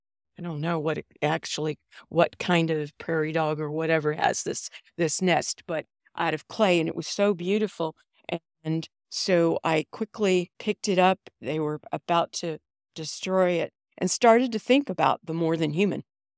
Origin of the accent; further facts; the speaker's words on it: Austin, Texas, United States; this one is from my hometown of Austin, Texas, Edwards Aquifer.